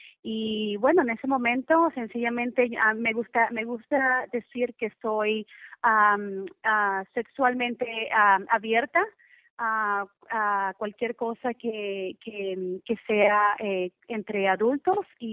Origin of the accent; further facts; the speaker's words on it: Venezuela; y yo soy de Venezuela